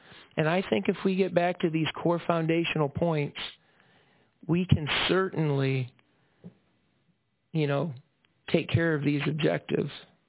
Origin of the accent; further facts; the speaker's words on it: United States; born there; I was born right here, well, not here, but I was born in Seneca County, and there's something that drew me back here